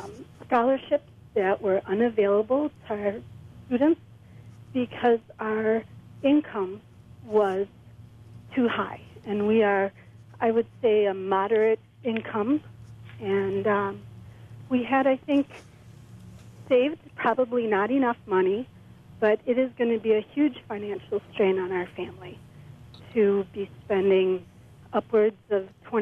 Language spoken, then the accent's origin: English; Amherst, Wisconsin, United States; I am from Amherst, and it's a small town.